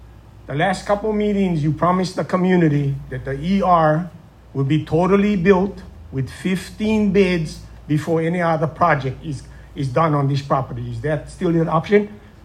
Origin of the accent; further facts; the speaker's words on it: Kauai, Hawaii, United States; born and raised in Kauai. Been involved in the community from day one